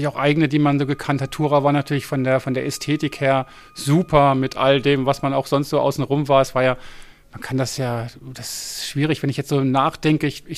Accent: Baden-Württemberg, Germany; eine Ortschaft weiter von meinem Heimatdorf, wo ich groß geworden bin, in Oberhausen eine Radrennbahn steht

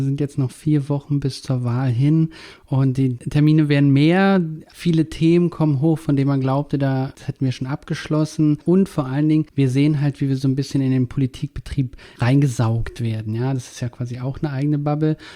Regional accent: East Germany, Germany; Ich bin in der DDR groß geworden

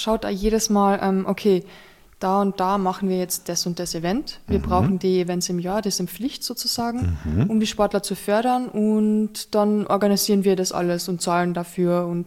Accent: Carinthia, Austria; Bei uns in Kärnten, ich hab keinen Verein in der Nähe gehabt.

